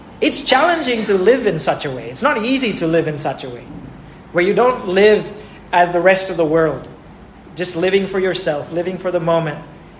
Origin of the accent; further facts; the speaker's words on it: India; my possessions and what I have in this world exists so that I, as an Indian, may first, I mean, invest in the kingdom of God in my own local church.